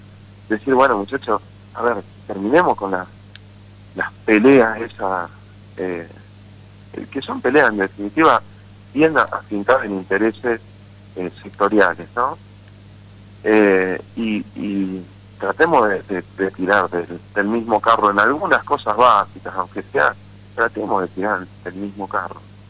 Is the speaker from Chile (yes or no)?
no; Argentina; yo ahí te hablo como argentino, como vecino.